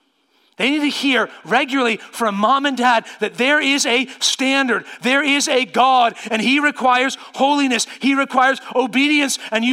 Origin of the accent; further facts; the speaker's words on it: Circleville, Ohio, United States; getting in a debate with a street preacher at a festival in my hometown of Circleville, Ohio